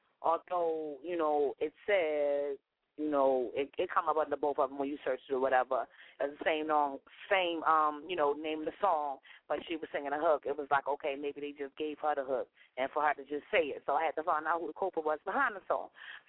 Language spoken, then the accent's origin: English; Philadelphia, Pennsylvania, United States; Y'all can be Philly this, Philly that, all you want. I love my hometown, but, you know what I'm saying?